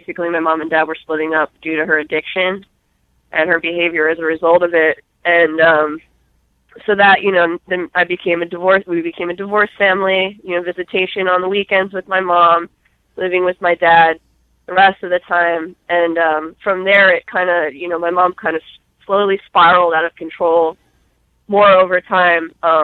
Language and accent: English; Staten Island, New York, United States; I was born in Staten Island, New York. I grew up there, upper middle class family, Catholic school, had everything I ever needed growing up.